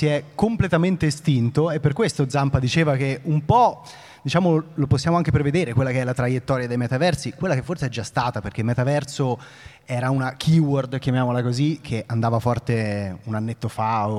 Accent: Tuscany, Italy; ma io sono toscano, c'è anche un po' di spirantizzazione

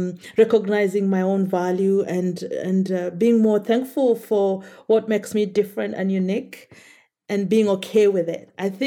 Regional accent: Kenya; I grew up in Kenya

